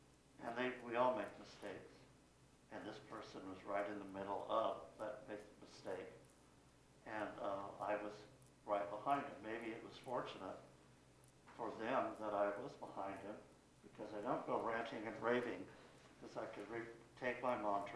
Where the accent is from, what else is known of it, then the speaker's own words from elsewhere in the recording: Kansas, United States; because I grew up in Kansas, and we had people come to, black and white, come to our farm